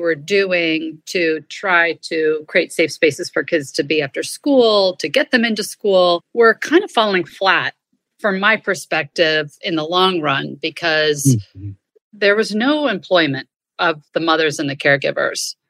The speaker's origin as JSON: {"language": "English", "country": "United States", "lives_now": "Africa", "said": "I am actually calling in from the US. So I'm American, but I've been living and working in Africa for about the last 10 years. But I happen to be home for a couple of weeks for the summer to spend some time with family."}